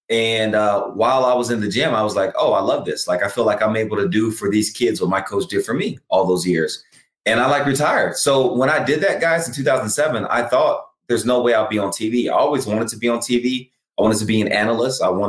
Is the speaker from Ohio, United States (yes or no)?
no; Houston, Texas, United States; And the reason I did it was because I grew up in Houston, Texas.